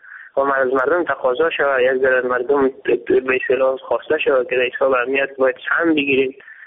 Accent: Afghanistan

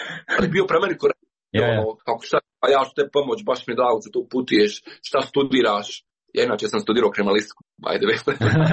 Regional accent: Bosnia & Herzegovina; ja sam iz Bosne i Hercegovine

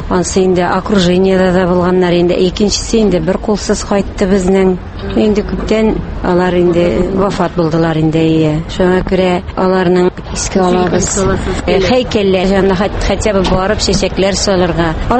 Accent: Bashkortostan, Russia; Без Башкортстаннан, мин Уфа ягыннан, Архангель районыннан.

